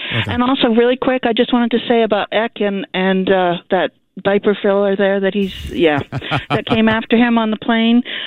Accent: Boston, Massachusetts, United States; Yeah, well, I'm from Boston. I listen every day.

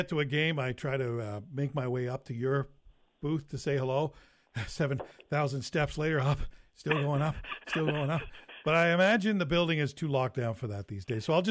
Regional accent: Toronto, Ontario, Canada; And as a guy who spent most of his life growing up in Toronto, that tells you, even with a bias, I thought, that's a Montreal penalty.

